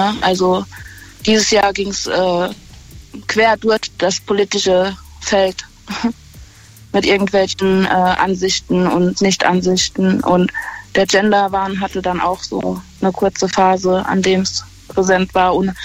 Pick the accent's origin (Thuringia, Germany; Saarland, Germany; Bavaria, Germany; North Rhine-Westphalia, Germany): Saarland, Germany; Neunkirchen; Ich rufe aus Neunkirchen an.